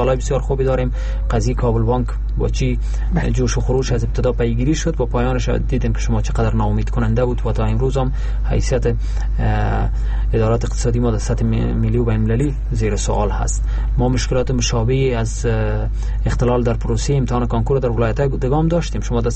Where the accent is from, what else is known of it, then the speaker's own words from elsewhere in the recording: Afghanistan; ما به عنوان یک افغانی که هر روز دسترسی به رسانه دارم،